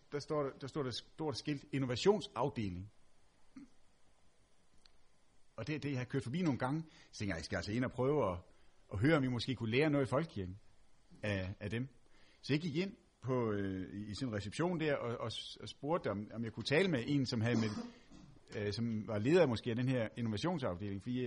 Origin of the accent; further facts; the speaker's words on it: Region of Southern Denmark, Denmark; accent: Funen dialect; also born or lived in Aarhus; selvom jeg er fynbo og taler sproget dernede